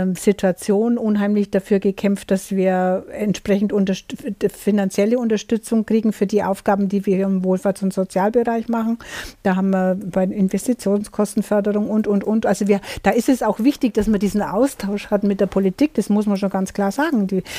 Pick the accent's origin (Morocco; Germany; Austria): Germany; Bavaria; ich komme ja aus Schwaben